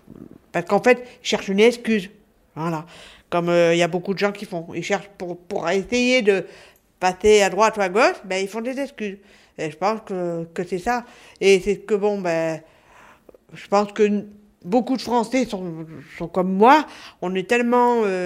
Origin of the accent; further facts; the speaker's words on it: Lille, Hauts-de-France, France; Moi, je suis de Lille, moi.